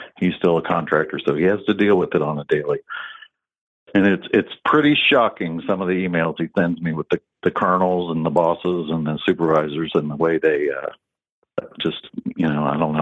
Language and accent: English; Ohio, United States; I'm from Ohio. On my dream sheet, Ohio all the time.